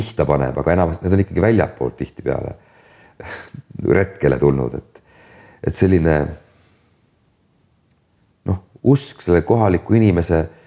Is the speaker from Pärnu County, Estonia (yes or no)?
no; Saare County, Estonia; Ega kui ma olen ka saarelt ära, siis ma olen ikkagi uhke selle üle, et ma olen saarlane.